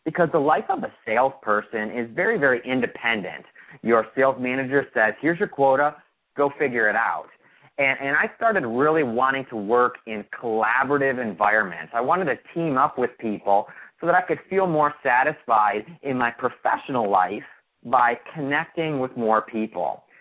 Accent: Chicago, Illinois, United States; also born or lived in Buffalo / Boston; I grew up in Buffalo, Boston, and Chicago most of my life. And growing up in Chicago, you know, was a good Midwestern environment to grow up into.

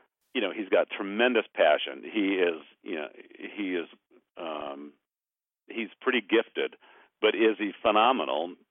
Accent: United States; I know he's American. I'm American, so I have a little affinity for him there.

